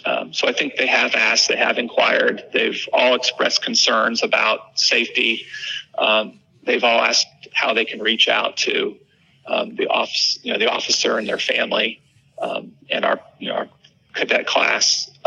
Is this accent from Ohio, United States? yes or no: yes; Dayton, Ohio, United States; No, I grew up in Dayton, Ohio. I lived Reds and Bengals as a kid. My hero was Joe Morgan.